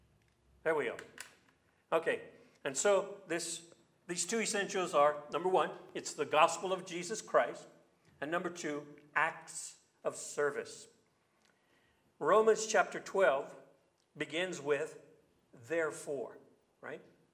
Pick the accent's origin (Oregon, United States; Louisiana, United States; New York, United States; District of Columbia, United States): Louisiana, United States; Midori and I returned to my home state of Louisiana with our sons and her mother.